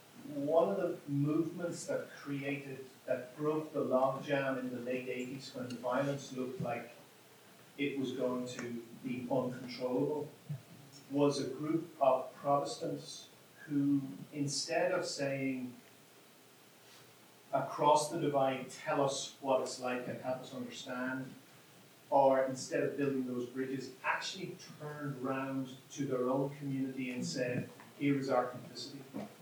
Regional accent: Northern Ireland, United Kingdom; I'm from Northern Ireland

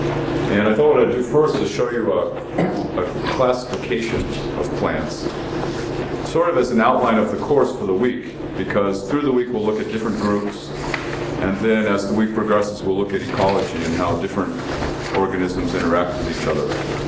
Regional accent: New England, United States; I knew the trees, and I came from New England.

